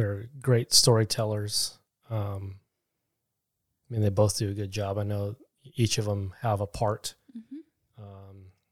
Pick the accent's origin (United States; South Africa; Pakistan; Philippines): Philippines; I'm Filipino, so it was naturally interesting to watch